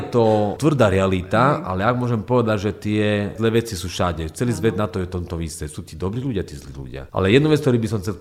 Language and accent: Slovak; Italy; Slovak is a second language; now in Slovakia; A u nás v Taliansku samozrejme sa oslavuje Vianoce, ale nie sú až také dojímavé tie tradície, ktoré tu máme.